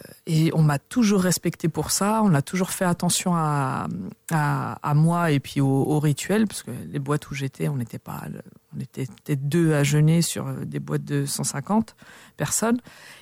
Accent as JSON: {"language": "French", "town": "Paris", "region": "Île-de-France", "country": "France", "tie": "born or raised there", "said": "c'est là où je suis née, c'est là où j'ai grandi, c'est là où j'ai étudié, c'est là où j'ai travaillé aussi. Donc c'est là où j'ai toujours évolué en fait."}